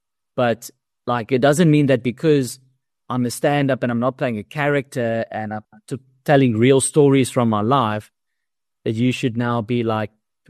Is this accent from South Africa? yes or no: yes; South Africa; Because that's also a skill you have to learn as a South African director